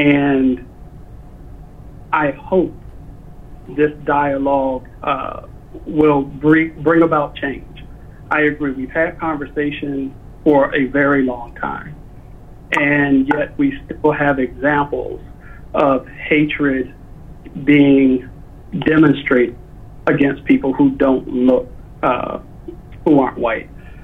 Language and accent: English; Virginia, United States; also born or lived in Washington, D.C.; now in Dana Point, United States; I live here by the Dana Point Harbor, and I can go several days without seeing, other than going to church, without seeing someone who looks like me. I come from the East Coast, born and raised in Virginia, and moved here from Washington, D.C.